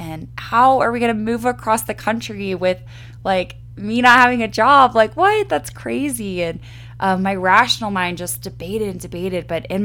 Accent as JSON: {"language": "English", "town": "Atlanta", "region": "Georgia", "country": "United States", "tie": "born or raised there", "said": "We grew up in Atlanta and have family and amazing group of friends there, but we're just nature people."}